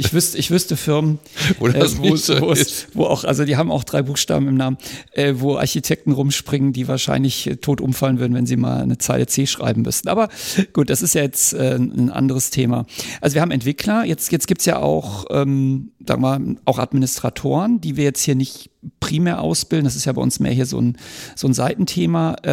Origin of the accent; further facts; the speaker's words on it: North Rhine-Westphalia, Germany; Also ich komme aus dem Ruhrgebiet